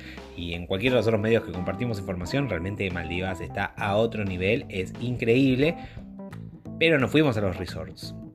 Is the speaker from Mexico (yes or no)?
no; Argentina; puntualmente de Argentina, que es de donde soy yo